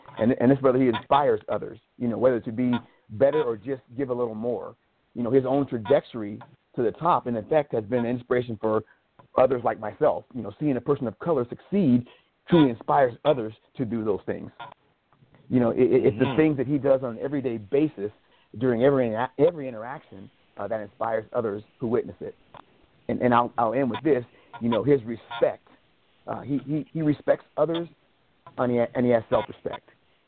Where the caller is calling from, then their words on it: Spokane, Washington, United States; I'm calling from Spokane